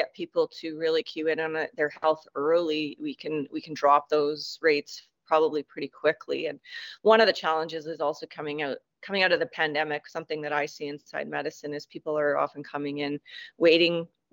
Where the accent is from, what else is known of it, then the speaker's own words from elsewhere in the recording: Canada; But I will say that as a Canadian